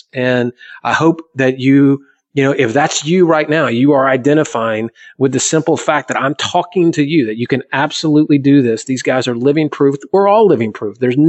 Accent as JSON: {"language": "English", "town": "San Diego", "region": "California", "country": "United States", "tie": "born or raised there", "said": "Yeah, of course, dude. You're coming to my hometown."}